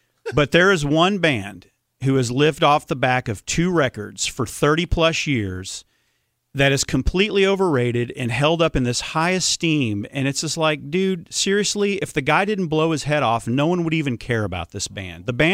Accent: Dallas-Fort Worth, Texas, United States; Okay, now we're all from Dallas-Fort Worth, and so this band, I think, gets its due here

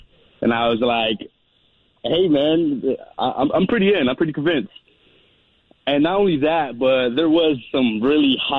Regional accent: Dallas–Fort Worth, Texas, United States; Yeah, I'm from DFW.

